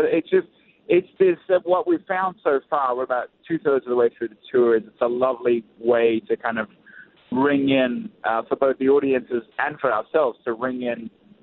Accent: Australia; now in Nashville, United States; I'm originally from Australia, David. I hope you can still tell. I live in Nashville, so my accent's been a bit compromised.

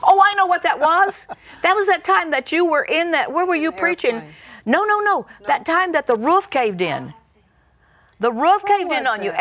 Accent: Tulsa, Oklahoma, United States; Now, I was born in Tulsa and grew up around that area

